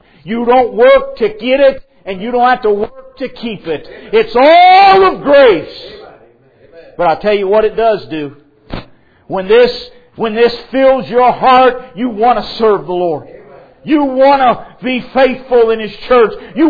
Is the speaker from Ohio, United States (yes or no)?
yes; Cincinnati, Ohio, United States; I hate the way that I was growing up in Cincinnati.